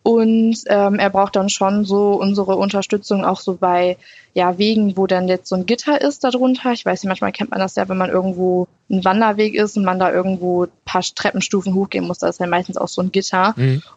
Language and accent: German; Lower Saxony, Germany; Ja, also wir kommen ja aus Niedersachsen